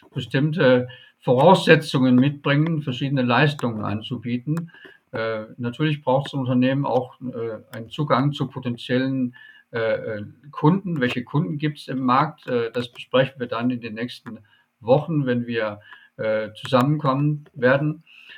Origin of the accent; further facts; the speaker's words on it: Denmark; now in Germany; Ich bin waschechter Däne